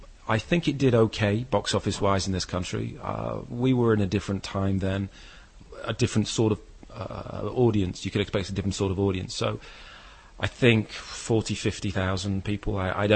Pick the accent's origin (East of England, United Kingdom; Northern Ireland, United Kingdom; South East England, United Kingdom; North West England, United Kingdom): North West England, United Kingdom; Manchester; I'm originally from Manchester, and there's only a very small outpost of struggling filmmakers there.